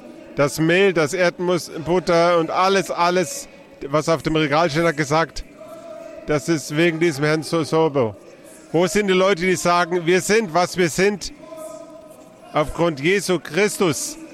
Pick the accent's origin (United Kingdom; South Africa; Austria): South Africa; KwaZulu-Natal; ja, ich bin nicht von hier, ich komme von KwaZulu-Natal.